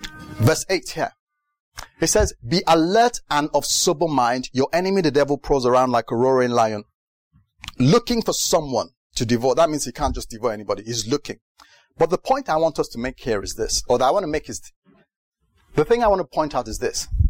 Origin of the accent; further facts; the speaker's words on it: United Kingdom; I'm a Brit, by the way.